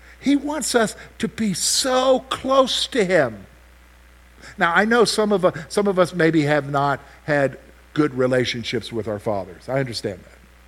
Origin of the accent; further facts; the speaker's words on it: the South, United States; Now, that has special meaning to me because I'm from the South. I'm a child of the South. Grew up in the South